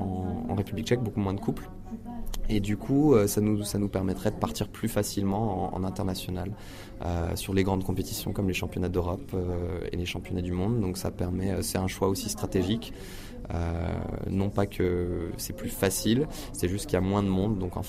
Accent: France; J'étais pas particulièrement attaché à la France dans le sens où ça me gêne pas du tout de patiner pour un autre pays

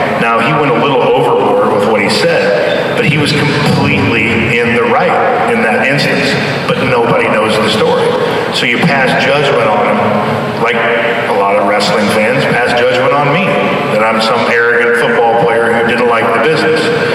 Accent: Tulsa, Oklahoma, United States; also born or lived in California; I'm from Tulsa, Oklahoma. Grew up there 17 years.

